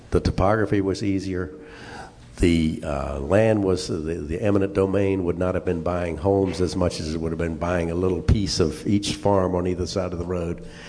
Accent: Lexington, Virginia, United States; I grew up in Lexington, as I mentioned before, and played football with a bunch of folks who were farmers in Rockbridge County.

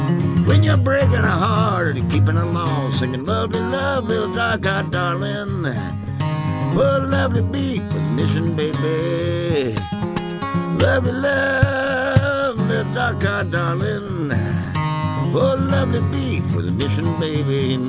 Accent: Appalachia, United States; And so being born and raised in the Appalachian Mountains, and these are pretty mountains up here, man.

